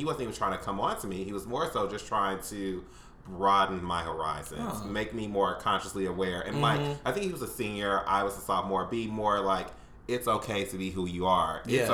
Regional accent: Kansas City, Kansas, United States; moved away as an adult; now in Chicago, United States; I've lived in Chicago now for 4 years, originally born and raised in Kansas City, Kansas, right next to Kansas City, Missouri

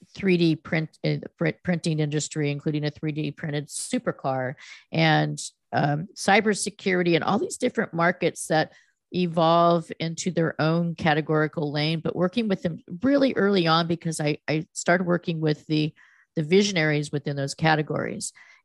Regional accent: California, United States; I left. I know I grew up in the Valley when it was ranches, and I grew up in an apricot or, you know, orchard, and my sisters and I would frolic around the orchard

